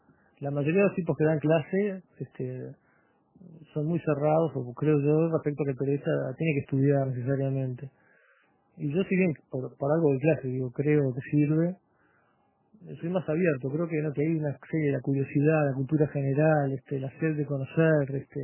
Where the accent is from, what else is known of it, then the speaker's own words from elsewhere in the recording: Montevideo, Uruguay; born there; En Montevideo.